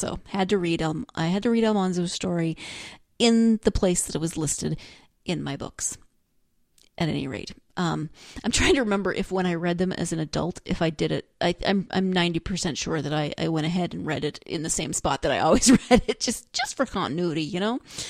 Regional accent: Montana, United States; And I grew up in Western Montana, but I know about Eastern Montana, which is very similar to North Dakota and South Dakota

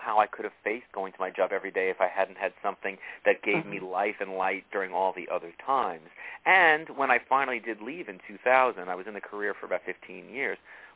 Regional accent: New York, United States; accent: New York; moved away as an adult; now in San Diego, United States; Not originally. I'm a New Yorker. When I first moved out here, I talked like this, but I had to learn to tone it down because I wasn't getting any of my roles for acting.

